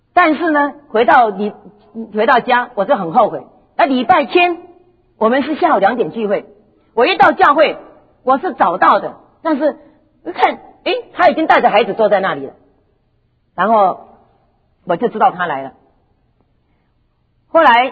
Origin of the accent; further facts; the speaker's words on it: Taiwan; 那我是台湾来的，牧师是香港来的，所以呢我是台湾来的，所以台湾的事情我比较熟